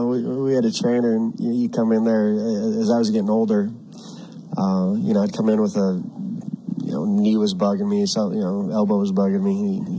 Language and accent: English; Butte, Montana, United States; Yeah, it's great to come back to my hometown and see familiar faces.